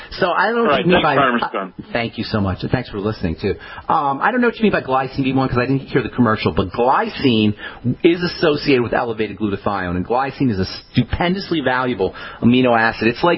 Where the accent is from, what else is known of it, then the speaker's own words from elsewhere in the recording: Boulder, Colorado, United States; Let's go to my hometown of Boulder, Colorado.